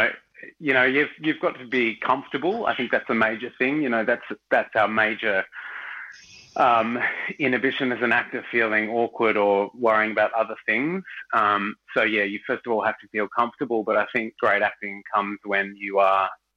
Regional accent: Tasmania, Australia; also born or lived in Melbourne; I was born in Melbourne, but I moved to Tasmania when I was seven, and we never had a television.

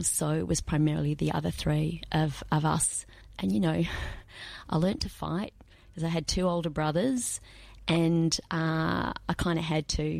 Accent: Research, Victoria, Australia; I am the youngest of five, and I grew up primarily in research out at Eltham. That's not where we started, but we moved out there when I was about nine.

